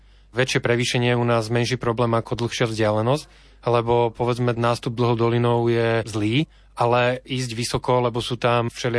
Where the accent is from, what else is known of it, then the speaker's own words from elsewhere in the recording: Bratislava, Bratislava Region, Slovakia; My sme teda z Bratislavy